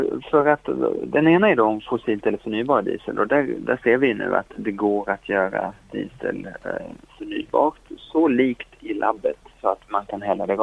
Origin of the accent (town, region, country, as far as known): Sweden